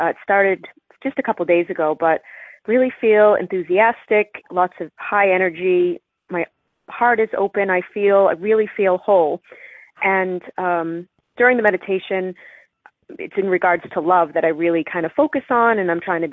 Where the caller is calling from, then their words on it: Boston, Massachusetts, United States; I'm calling from Boston.